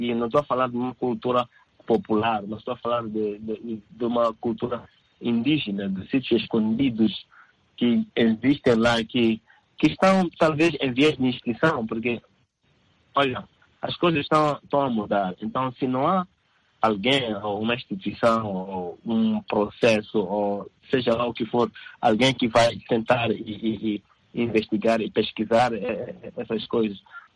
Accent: Mozambique; also born or lived in South Africa; now in Helsinki, Finland; Eu e o Nelo e Zildo, somos moçambicanos. Eu estou vivendo aqui em Helsinki

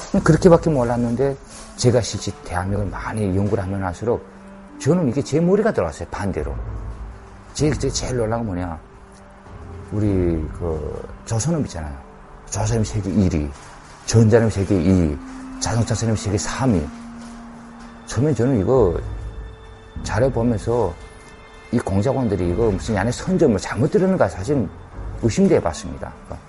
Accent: North Korea

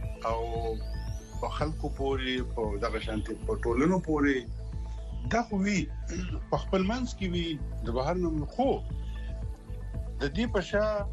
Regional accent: Buner, Khyber Pakhtunkhwa, Pakistan; مثال په طور زه خپله د بونیر یم

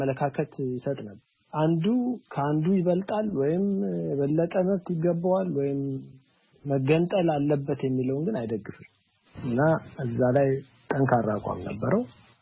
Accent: Addis Ababa, Ethiopia; moved away as an adult; now in United States; አዲስ አበባ ተወልጄ ነው ያደኩት፣

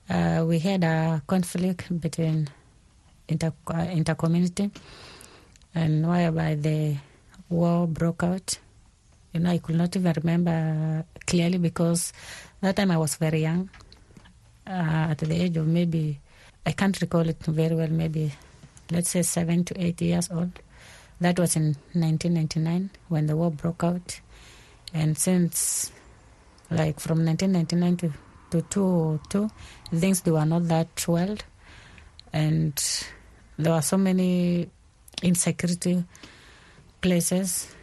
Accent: Kakuma, Kenya; also born or lived in South Sudan; I have been in Kenya most of my life. I think I grew up there as a refugee in Kakuma refugee camp, which is in Kenya. And I left South Sudan in 2002. Yeah, 2002 December. That was the time I left South Sudan.

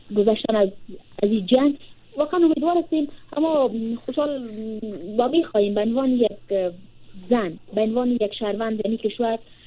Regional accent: Afghanistan; ما به عنوان شهروند این کشور و به عنوان از این که ما همه ما از افغانستان هستیم و افغان هستیم،

